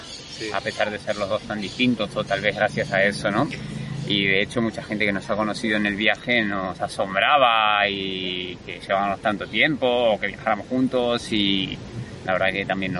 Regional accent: Argentina; now in Germany; yo cuando me mudé de Argentina a Alemania, que me fui a vivir, dejando a mi familia, mi trabajo, todo a 12.000 kilómetros, lo decidí en 10 días.

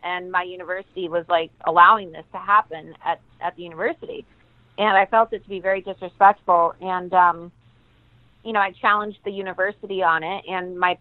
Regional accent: Tucson, Arizona, United States; I'm from Tucson, but I went to boarding school, so I was pretty independent.

